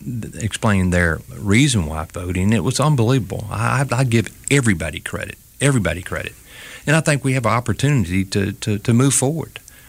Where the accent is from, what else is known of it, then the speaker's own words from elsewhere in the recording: Mobile, Alabama, United States; I was born and raised in Mobile, went to McGill Tool, and I'm the third generation McGill Tool.